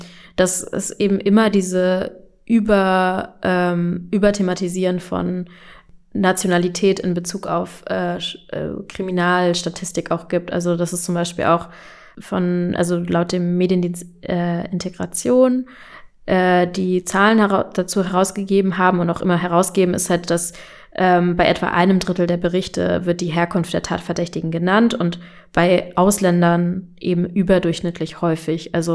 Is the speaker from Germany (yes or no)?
yes; Berlin, Germany; also ich bin selbst auch Berlinerin, ich bin jetzt nicht in Neukölln aufgewachsen, aber ich war schon viele Male in Neukölln